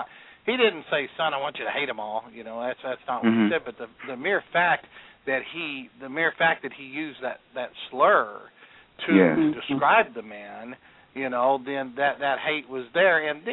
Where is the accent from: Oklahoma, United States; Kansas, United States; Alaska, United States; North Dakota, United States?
Oklahoma, United States; Del City; I came from Del City, Oklahoma. That is my hometown. And I grew up there. It's a little suburb on the other side of Oklahoma City.